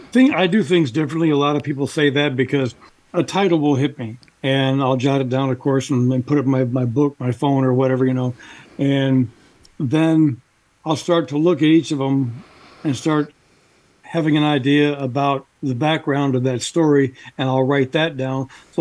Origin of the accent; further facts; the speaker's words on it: Illinois, United States; also born or lived in Richmond, Virginia; I was born in Richmond, Virginia, a long time ago, back in 1960. And then, you know, my parents moved around and so forth, job transfers and that kind of thing. And then ended up here living in Illinois from about 69 to 79, graduated high school.